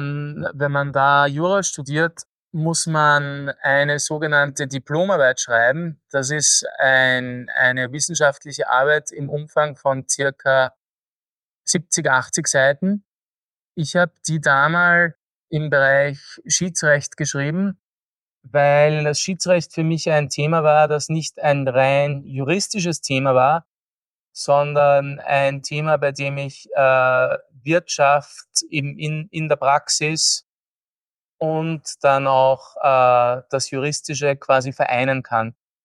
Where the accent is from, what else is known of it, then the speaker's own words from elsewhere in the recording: Austria; Ich bin Österreicher, deine Hörer wahrscheinlich gut vernehmen können. Hab deshalb in Österreich Jus studiert